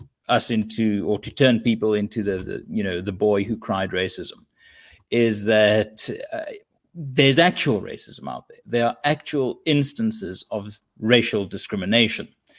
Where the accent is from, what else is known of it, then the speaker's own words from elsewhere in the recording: South Africa; So that's the irritation, just as a South African, to think like, really, is this the way to go about it?